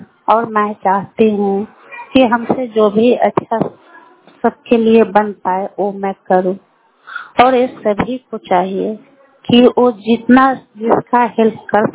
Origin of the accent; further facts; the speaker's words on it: Anbarpur, Bihar, India; मैं लालगढ़ प्रखंड के अनबरपुर पंचायत के निवासी हूँ।